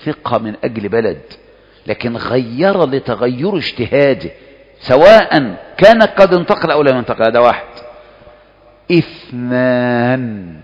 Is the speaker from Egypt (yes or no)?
yes; Egypt; احنا عندنا في مصر أشهر المذاهب في الفقه مذهب الشافعي، يعني أكثرنا شافعية، شافعية